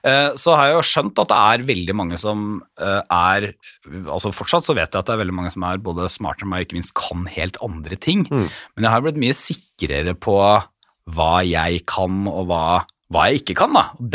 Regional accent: Porsgrunn, Telemark, Norway; moved away as an adult; now in Oslo, Norway; jeg husker da jeg flyttet til Oslo fra Porsgrunn for å begynne å studere

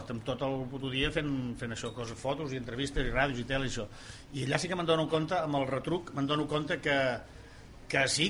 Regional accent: Catalonia, Spain; accent: Catalan; Però si jo tinc accent català

